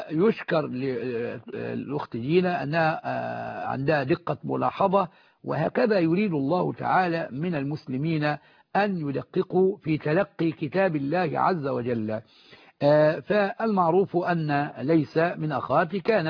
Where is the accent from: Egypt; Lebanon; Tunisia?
Egypt; Sharqia Governorate; أنا من الشرقية أيضا.